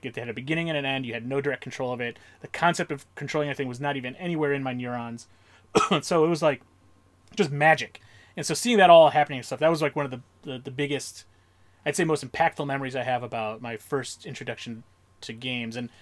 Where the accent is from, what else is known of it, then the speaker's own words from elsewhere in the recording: Michigan, United States; And all the time, I was growing up in Michigan, and out there, a lot of, even in schools, there was a lot of, I don't know how to describe it.